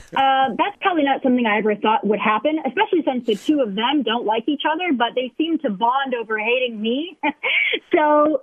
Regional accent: Rapid City, South Dakota, United States; I don't think that anybody growing up in Rapid City, South Dakota, thinks that they're going to be known or mentioned by some of the biggest rappers, you know, in the industry.

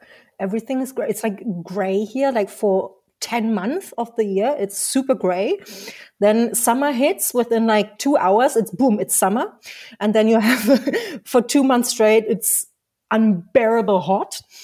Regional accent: Berlin, Germany; and I'm from Berlin. I was born in Berlin

